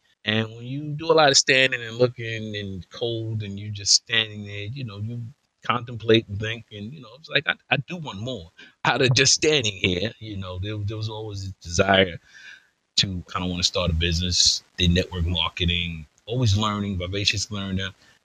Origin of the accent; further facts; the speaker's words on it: Brooklyn, New York, United States; I'll start from where I was born. Brooklynite, born and raised in New York.